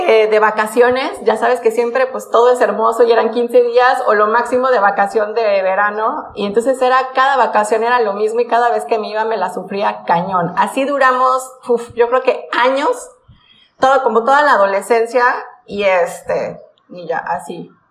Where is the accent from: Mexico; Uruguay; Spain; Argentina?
Mexico; Cancún, Quintana Roo; also born or lived in Xalapa; de segundo de primaria, cuando me fui de Jalapa a Cancún, perdí el año